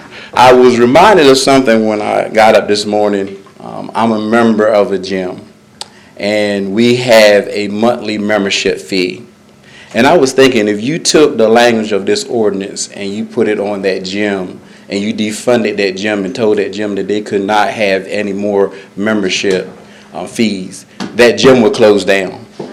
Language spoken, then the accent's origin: English; Delaware, United States; born there; I have been a member of Sussex County, well, a community member for 45 years. I was born in Nanticoke Hospital, 1973, on March the 11th.